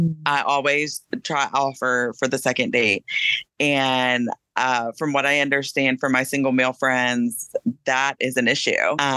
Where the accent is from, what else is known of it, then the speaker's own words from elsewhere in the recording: the South, United States; although I'm from the South, so I kind of expect him to pay on the first date.